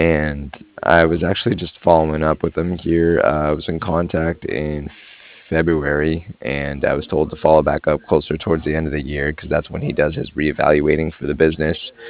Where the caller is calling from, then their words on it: Cardiff, Wales, United Kingdom; And I was calling from Cardiff.